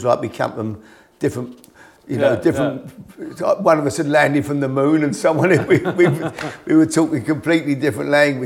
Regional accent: London, United Kingdom; accent: Cockney; as I say, I think my Cockney accent didn't help her either.

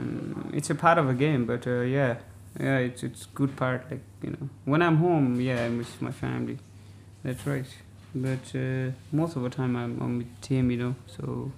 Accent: Cape Town, Western Cape, South Africa; now in Ireland; I'm from South Africa, Cape Town

